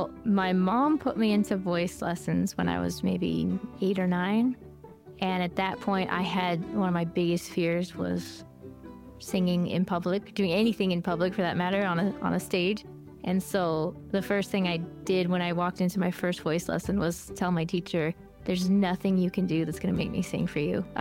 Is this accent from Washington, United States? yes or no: yes; Washington, United States; also born or lived in Montana; Well, technically, I guess I'm from Washington State. I kind of grew up between Montana and Washington.